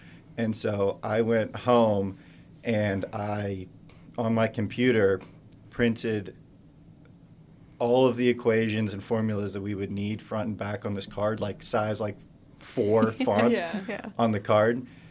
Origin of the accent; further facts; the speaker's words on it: Pittsburgh, Pennsylvania, United States; But I'm from Pittsburgh.